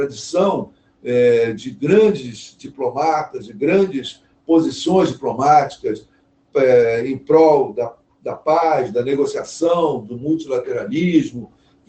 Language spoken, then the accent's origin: Portuguese; Brazil; a gente, como brasileiro, vai ter nesse momento